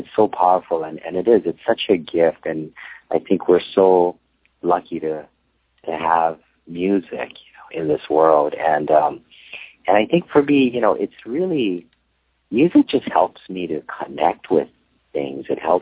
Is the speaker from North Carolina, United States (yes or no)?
no; Hawaii, United States; I grew up in Hawaii, and everyone plays ukulele in Hawaii, you know, it's a big part of the culture.